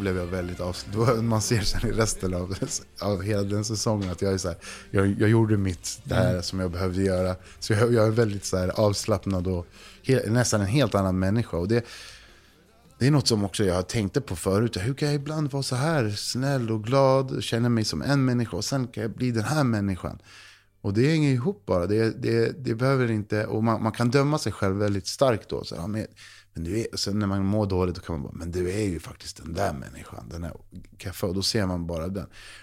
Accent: Chile; sen jag kommer från Chile

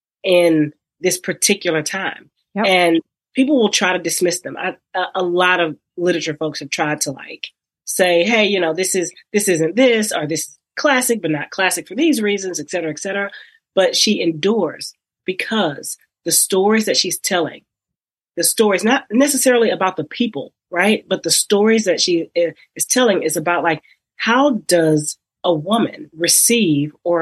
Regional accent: Texas, United States; I'm from Texas.

